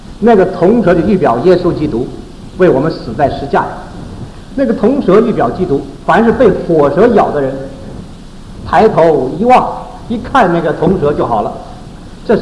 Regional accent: China; 这个信呢，就是我们中国人所讲的信仰

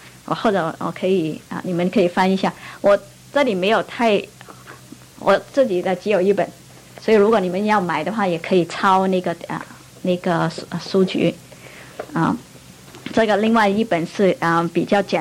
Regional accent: Macau; also born or lived in Taiwan / Hawaii / Hong Kong; 我是澳门出生长大，台湾念大学，夏威夷念研究所，然后回去香港工作啊

